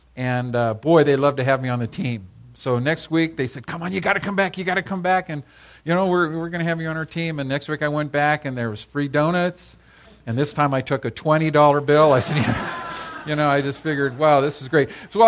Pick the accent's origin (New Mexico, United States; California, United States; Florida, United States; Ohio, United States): California, United States; Costa Mesa; I was raised in Costa Mesa, California.